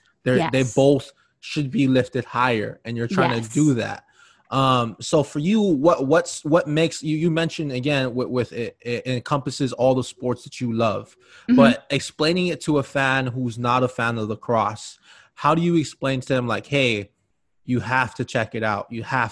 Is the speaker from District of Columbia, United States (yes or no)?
no; Hawaii, United States; And I'm originally from Hawaii. So to be totally honest, I heard of lacrosse, but it was something you saw on TV where they would play in high school, but I never personally saw it like at my high school or anywhere on the island.